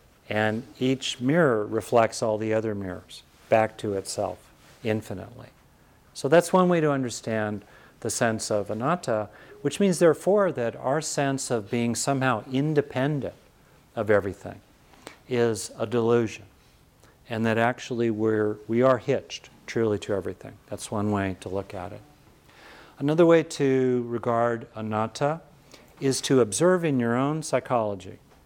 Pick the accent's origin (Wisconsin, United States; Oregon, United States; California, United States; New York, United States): California, United States; Los Angeles; I grew up in LA near Beverly Hills